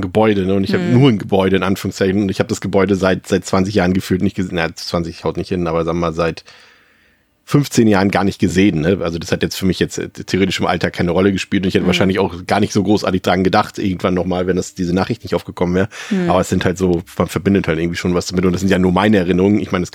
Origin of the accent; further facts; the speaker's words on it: Mecklenburg-Vorpommern, Germany; ich komme ja aus Mecklenburg-Vorpommern, aus einem Örtchen so mit 3.000, 4.000 Einwohnern.